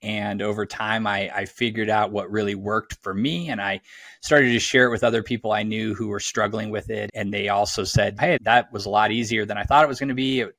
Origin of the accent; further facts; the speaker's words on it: Colorado, United States; I moved all my stuff from Chicago back to Colorado, which is where I'm originally from